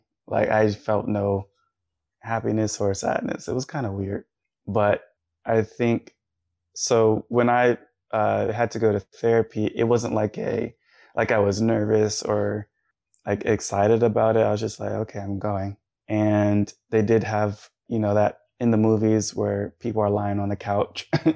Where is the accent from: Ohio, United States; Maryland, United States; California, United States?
Maryland, United States; now in Pittsburgh, United States; like I had family and friends there that I came with like from Maryland.